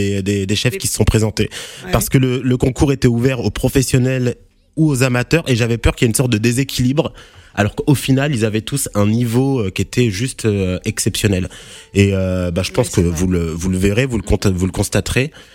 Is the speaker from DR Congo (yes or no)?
yes; DR Congo; Moi, je suis congolais, donc on va dire que voilà.